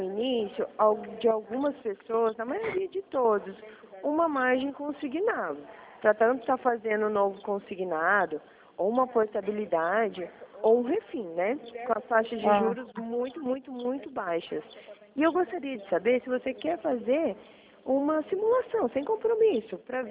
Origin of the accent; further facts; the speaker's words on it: Dourados, Mato Grosso do Sul, Brazil; eu sou de Dourados